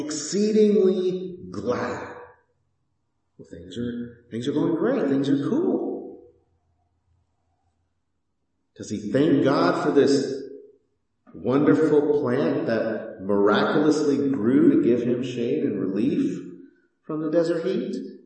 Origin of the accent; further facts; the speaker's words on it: Houston, Texas, United States; I grew up in Houston, and the air conditioning in our house was always broken.